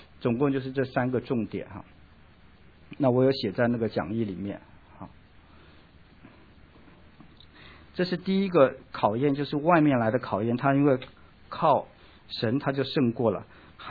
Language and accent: Chinese; China; 跟我们中国人的那个中元节鬼节差不了多少哈